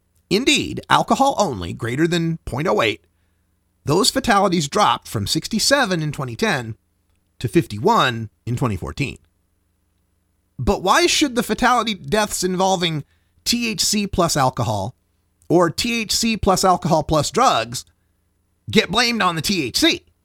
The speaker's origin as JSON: {"language": "English", "region": "Oregon", "country": "United States", "tie": "born or raised there", "said": "And my hometown paper, The Oregonian"}